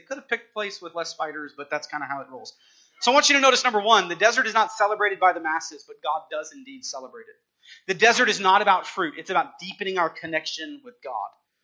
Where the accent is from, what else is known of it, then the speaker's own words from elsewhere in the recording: Napa, California, United States; We're from Napa. I'm from Napa.